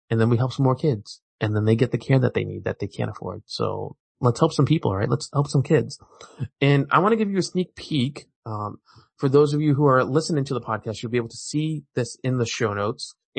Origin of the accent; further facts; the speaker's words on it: United States; because I'm an American and I'm not so good with the pronunciations, okay?